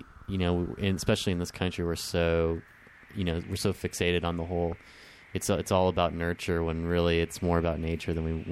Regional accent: Kansas, United States; born there; what I did was I was born in Kansas. And so there's this organization that works with adoptees from the state of Kansas

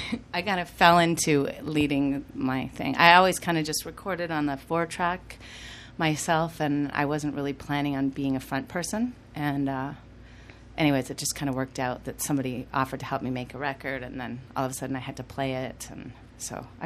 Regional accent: Canada; now in New York, United States; We moved to New York. I'm from Canada.

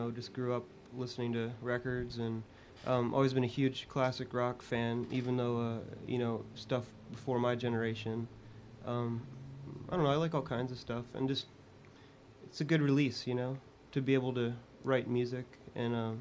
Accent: District of Columbia, United States; I grew up in the D.C. area. So, yeah, I'm kind of a transplant.

